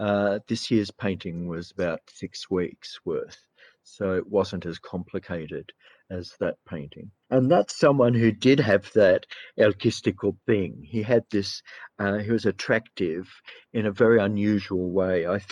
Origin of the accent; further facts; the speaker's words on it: Australia; Μιλούσαμε ελληνικά στο σπίτι. Αλλά οι ρίζες μου δεν είναι χωμένες πολύ βαθιά, γιατί μεγάλωσα εδώ, στην Αυστραλία.